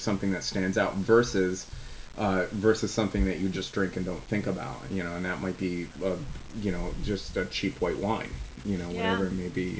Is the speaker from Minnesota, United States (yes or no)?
no; Ithaca, New York, United States; But you go to some of these, places upstate New York, especially where I grew up in the Ithaca area.